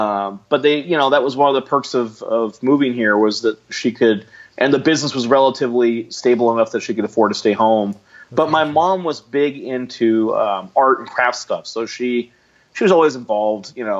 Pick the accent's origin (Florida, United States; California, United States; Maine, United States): California, United States; Elk Grove; I'm here from Sacramento, same place I'm still at now, and from a town specifically called Elk Grove, which is just you can't tell where Elk Grove starts and stops and Sacramento begins.